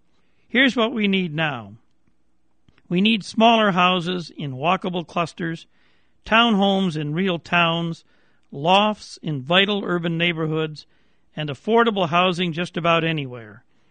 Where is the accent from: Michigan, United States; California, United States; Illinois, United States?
Michigan, United States; Grand Rapids; alive and well in Grand Rapids, my hometown.